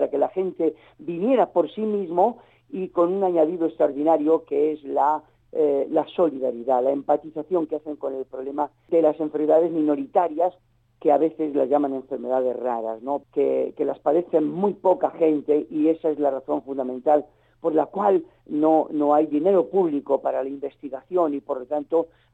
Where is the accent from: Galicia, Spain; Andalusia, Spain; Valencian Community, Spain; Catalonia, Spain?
Valencian Community, Spain; Alicante; yo quería hacer un espectáculo solidario aquí en Alicante, en mi tierra